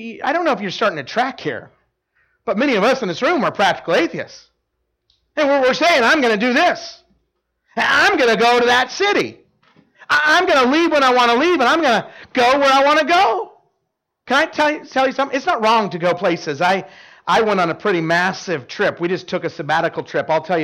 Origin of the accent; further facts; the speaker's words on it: Idaho, United States; I grew up in Idaho. And so it was actually a little bit easier, smaller states.